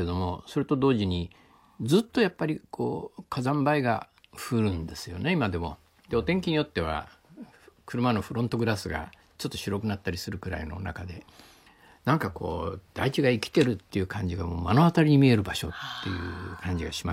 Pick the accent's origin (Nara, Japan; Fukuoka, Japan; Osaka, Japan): Fukuoka, Japan; 僕は福岡の出身なもんですからね、同じ九州でもその北九州とそれから南の方では随分雰囲気違うんですよ